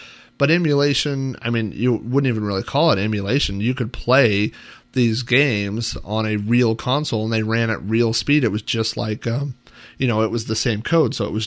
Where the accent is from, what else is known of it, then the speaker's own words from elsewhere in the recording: Oklahoma, United States; as a kid and growing up in the Midwest, in the middle of Oklahoma